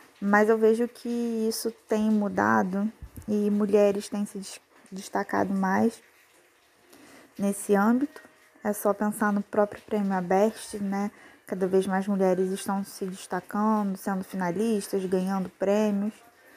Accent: Rio de Janeiro, Brazil; eu sou do Rio de Janeiro, sou carioca

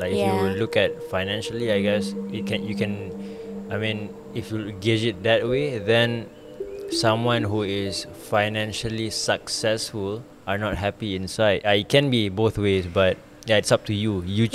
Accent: Subang, Selangor, Malaysia; So I had a difficult time transitioning to be accepted by the Malays in high school in Subang.

